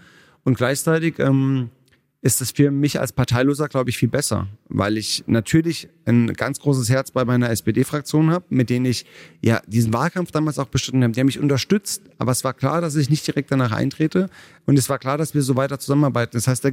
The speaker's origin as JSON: {"language": "German", "region": "Rhineland-Palatinate", "country": "Germany", "said": "ich bin kein Stuttgarter, sondern Pfälzer."}